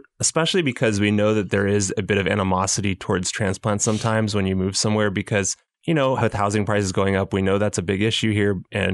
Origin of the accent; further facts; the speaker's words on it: California, United States; I grew up in Southern California and I didn't really know anything about this area.